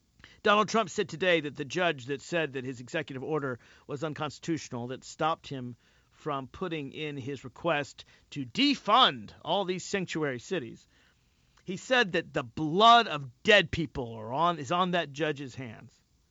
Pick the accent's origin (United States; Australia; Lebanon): United States; And as an American, I'm glad to know it won't pass.